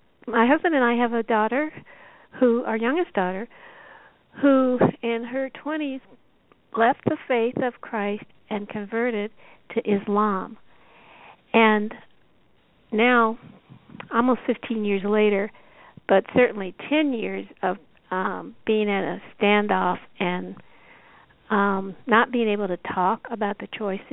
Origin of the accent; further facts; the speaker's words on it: Denver, Colorado, United States; working as a journalist here in Denver, which is my hometown